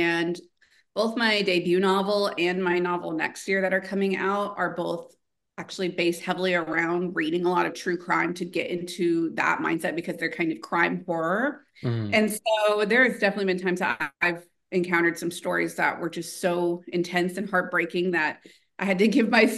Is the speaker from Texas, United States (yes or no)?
yes; Texas, United States; So when the devil came about, because so I'm from Texas, and I was talking to somebody who's not from Texas originally